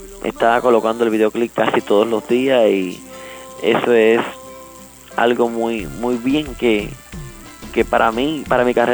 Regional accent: Holguín, Cuba; born there; en la ciudad de Holguín, donde yo nací

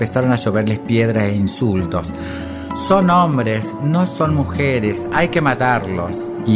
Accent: Libertador General San Martín, Jujuy, Argentina; esa noche de corso de mi pueblo, Libertador General San Martín.

